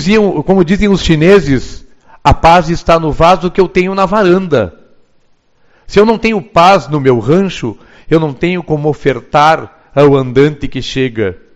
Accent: Uruguaiana, Rio Grande do Sul, Brazil; born there; e eu nasci em Uruguaiana, eu tinha que nascer aqui

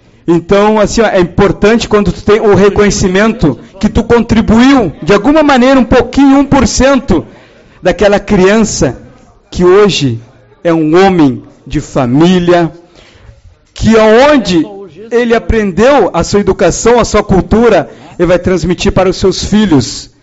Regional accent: Rio Grande do Sul, Brazil; onde me criei no bairro Boa Vista, na Tarragoa

